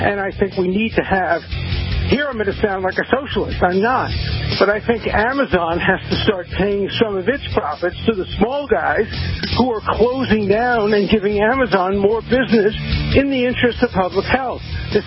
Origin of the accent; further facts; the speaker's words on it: Brooklyn, New York, United States; That's what I was brought up to do in Brooklyn, always be on the side of the little guy.